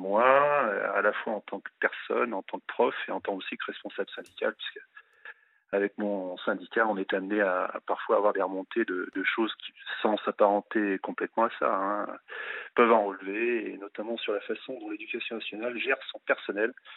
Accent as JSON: {"language": "French", "region": "Auvergne-Rhône-Alpes", "country": "France", "said": "il est originaire de la région Auvergne comme moi, enfin, je suis auvergnat d'origine, hein."}